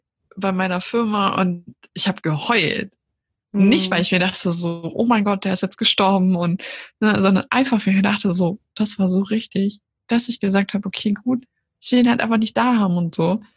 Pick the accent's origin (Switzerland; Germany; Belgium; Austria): Austria; moved away; ich bin ja aus Österreich weggezogen